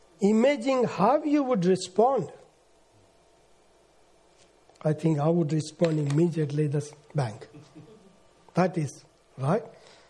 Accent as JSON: {"language": "English", "country": "India", "moved": "yes", "said": "I came from India"}